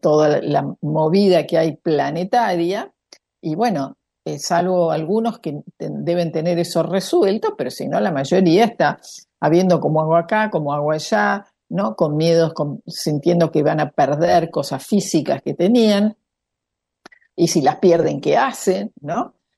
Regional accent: Argentina; born there; por algo nacimos acá en la Argentina y no nacimos en otro país.

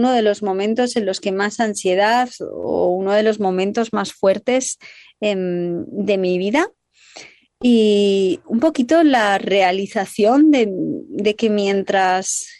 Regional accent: Castile and León, Spain; Matamala a Matapeor, que son dos pueblos en la provincia de Segovia, que decimos, de donde yo vengo

